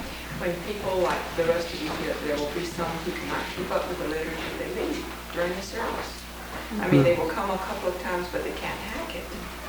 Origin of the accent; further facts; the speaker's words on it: San Bernardino, California, United States; I'm from San Bernardino